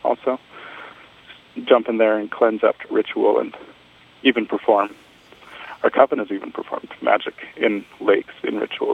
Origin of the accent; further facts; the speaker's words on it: Missoula, Montana, United States; And also, I come from Missoula, Montana.